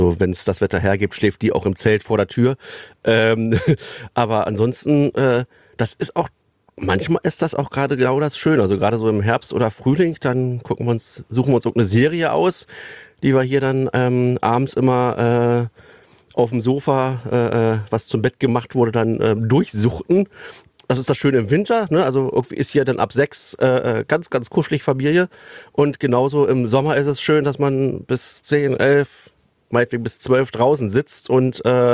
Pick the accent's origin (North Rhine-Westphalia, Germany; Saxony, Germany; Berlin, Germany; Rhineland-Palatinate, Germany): Berlin, Germany; lustigerweise vermute ich tatsächlich Ostwestfalen mittlerweile. Obwohl ich aus Berlin komme.